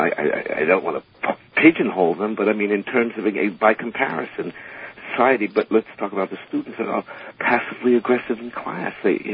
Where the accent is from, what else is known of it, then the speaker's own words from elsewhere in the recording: New York, United States; now in Tokyo, Japan; I'm originally from New York, so WBAI is one of my favorite stations when I was there, and now that I'm not, it still is. I teach here in Japan